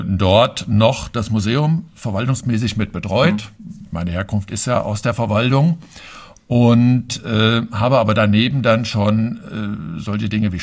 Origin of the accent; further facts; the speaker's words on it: Fulda, Hesse, Germany; in Bernhards geboren. Direkt, gehören noch zu den wenigen seltenen Hausgeburten, die dabei sind. Und ja, bin in Bernhards aufgewachsen, bin hier zur Schule gegangen und habe meinen kompletten Werdegang eigentlich hier in Fulda.